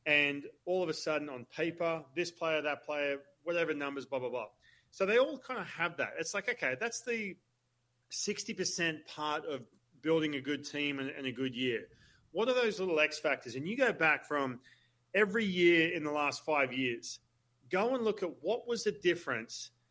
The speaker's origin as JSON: {"language": "English", "country": "Australia", "said": "look, I'm Australian, right? So I go back to Australia"}